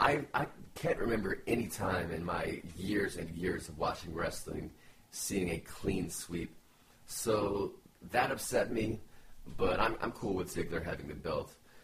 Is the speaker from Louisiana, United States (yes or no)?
yes; New Orleans, Louisiana, United States; I am from New Orleans, Louisiana.